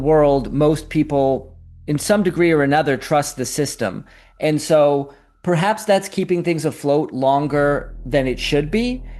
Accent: Canada; I'm Canadian, that's why I've got a bit of a rant on this.

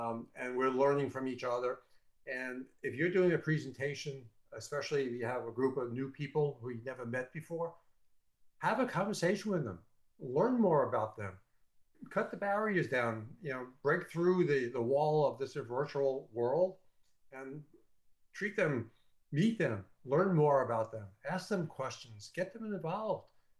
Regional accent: New York, United States; I'm from New York, as you might have figured that one out. And most New Yorkers talk a little quicker than most.

